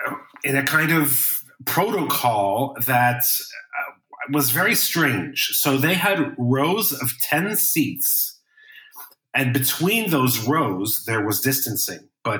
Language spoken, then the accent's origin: English; Cologne, North Rhine-Westphalia, Germany; English is a second language; that is a much lower number than I would normally play to in my hometown of Cologne.